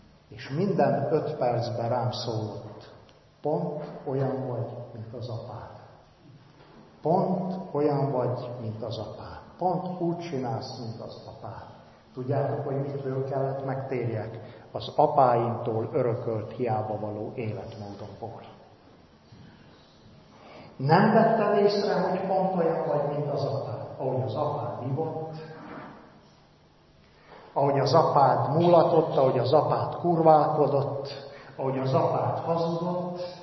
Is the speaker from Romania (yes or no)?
yes; Romania; ne haragudjanak meg, Romániából vagyok